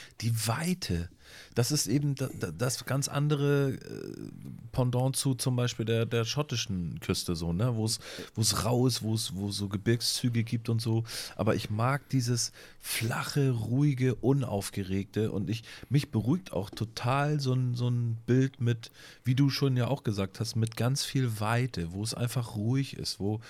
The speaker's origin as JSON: {"language": "German", "region": "Hamburg", "country": "Germany", "said": "Da bin ich als Hamburger auch mega neidisch auf die Inseln."}